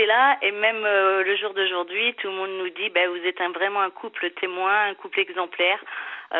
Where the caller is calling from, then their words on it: Nouvelle-Aquitaine, France; j'ai 45 ans et je viens de New York dans le 79.